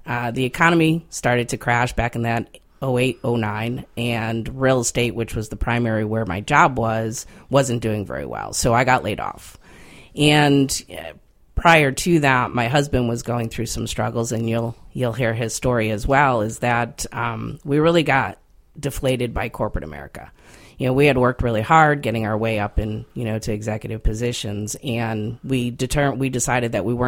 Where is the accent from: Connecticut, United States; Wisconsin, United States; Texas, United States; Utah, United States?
Connecticut, United States; Waterbury; I grew up in a town called Waterbury in the state of Connecticut.